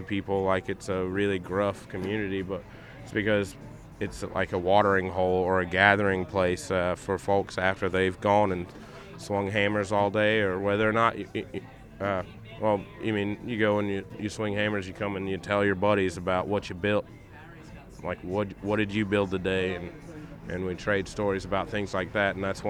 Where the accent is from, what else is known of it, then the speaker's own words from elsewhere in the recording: Raleigh, North Carolina, United States; I'm 32 years old now. I'm from West Raleigh, I spent a lot of time in West Raleigh before I left home